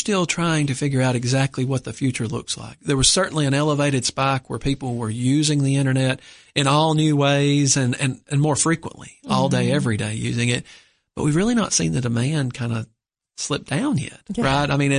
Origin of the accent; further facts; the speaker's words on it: Salina, Kansas, United States; I'm from Salina originally, so we serve that.